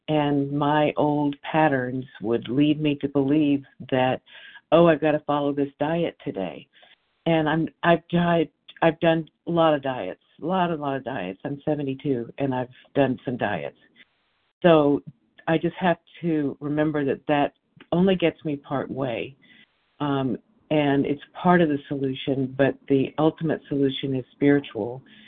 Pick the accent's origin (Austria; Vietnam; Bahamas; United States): United States; Washington; I'm from Washington State.